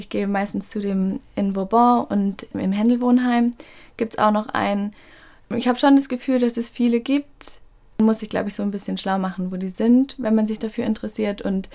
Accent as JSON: {"language": "German", "town": "Mannheim", "region": "Baden-Württemberg", "country": "Germany", "said": "Also ich komme aus Mannheim"}